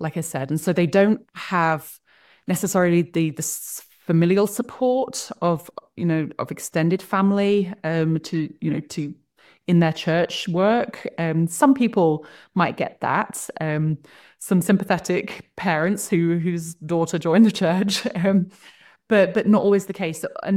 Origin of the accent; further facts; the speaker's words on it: England, United Kingdom; now in Rexburg, United States; I grew up in England, but I live in Rexburg, Idaho now, which is every single neighbor on my block's a member.